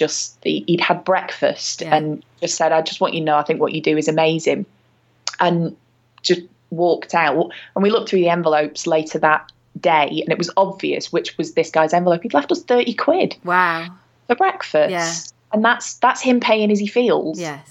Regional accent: England, United Kingdom; We're English, we suck at bartering.

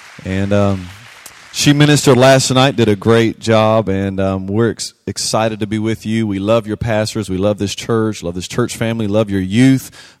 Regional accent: Louisiana, United States; I am from Louisiana, so we got any Who Dat fans out there?

